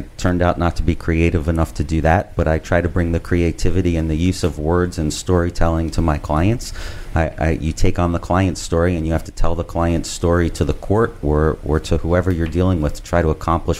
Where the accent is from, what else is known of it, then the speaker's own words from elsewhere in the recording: Philadelphia, Pennsylvania, United States; I grew up two blocks from the Art Museum here in Philadelphia.